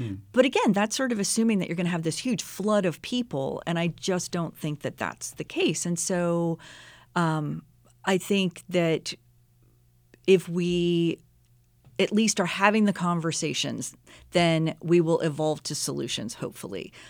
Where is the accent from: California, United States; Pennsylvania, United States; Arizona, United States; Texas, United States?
Pennsylvania, United States; And I grew up outside of Pittsburgh and in Steeler country, considered myself a pretty devoted fan.